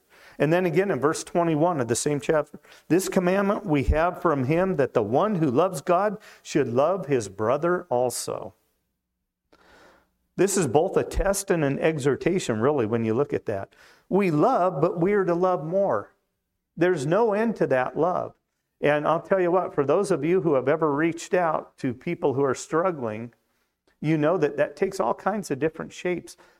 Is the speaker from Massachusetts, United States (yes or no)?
no; Wyoming, United States; So when I was a kid growing up in Wyoming, the home church I went to, there was a little old lady